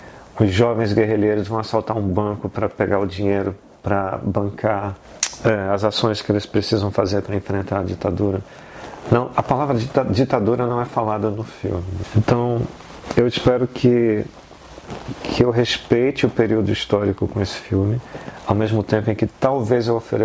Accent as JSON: {"language": "Portuguese", "town": "Recife", "region": "Pernambuco", "country": "Brazil", "said": "Eu sou do Recife, então para mim é natural que meus filmes se passem no Recife."}